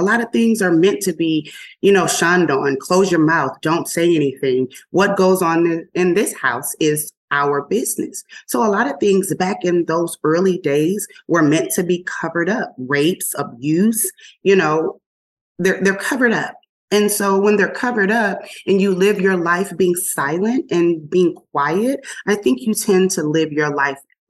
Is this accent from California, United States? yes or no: no; Philadelphia, Pennsylvania, United States; I'm a chick from Philly, from South Philly.